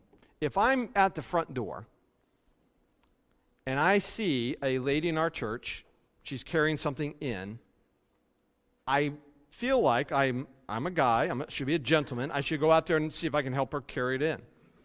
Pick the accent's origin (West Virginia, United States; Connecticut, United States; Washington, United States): West Virginia, United States; Okay, I grew up in West Virginia. You know, I have a certain hillbilly way of thinking about things.